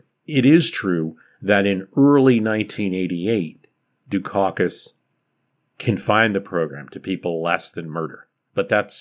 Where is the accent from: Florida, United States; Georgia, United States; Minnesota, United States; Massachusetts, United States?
Massachusetts, United States; Boston; I'm from Boston.